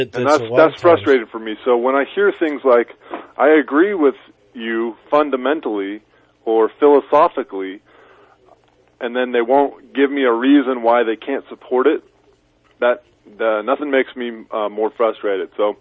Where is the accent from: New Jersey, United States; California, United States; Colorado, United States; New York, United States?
California, United States; I'm from Butte County. I live in Paradise and work in Chico mostly, and I'm always all around Butte County